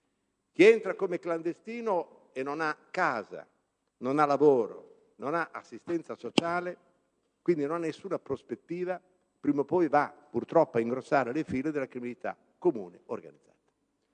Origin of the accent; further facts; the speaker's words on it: Bologna, Emilia-Romagna, Italy; io sono di Bologna, si parla ogni tanto della Dozza